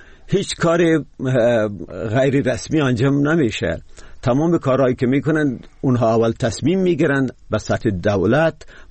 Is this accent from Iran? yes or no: no; Afghanistan; من در جای بزرگ شدم که ارزو زبان هم زمان یاد گرفتم